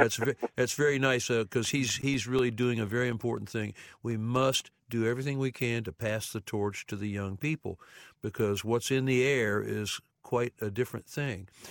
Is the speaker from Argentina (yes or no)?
no; Mount Vernon, Ohio, United States; I grew up in Mount Vernon, and I knew about Dave Wheeler